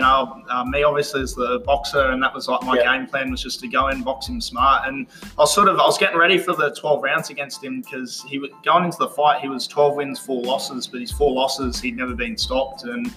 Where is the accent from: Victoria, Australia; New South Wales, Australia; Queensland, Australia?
Queensland, Australia; Gold Coast; I was born on the Gold Coast at the Gold Coast Hospital